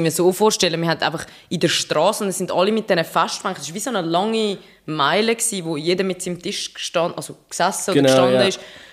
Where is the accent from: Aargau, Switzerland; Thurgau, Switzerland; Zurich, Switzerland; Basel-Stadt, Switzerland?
Zurich, Switzerland; Also, könnte ich jetzt als Zürcherin auf den Wagen dann, oder wie?